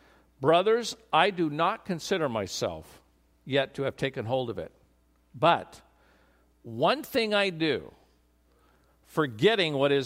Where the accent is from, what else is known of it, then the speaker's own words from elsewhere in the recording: Oregon, United States; you know, we're from Oregon, so rain is rain, and who cares?